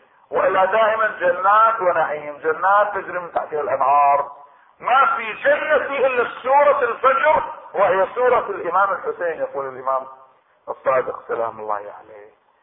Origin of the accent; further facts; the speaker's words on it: Iraq; 7 معصومين 7 ائمة عندنا في العراق.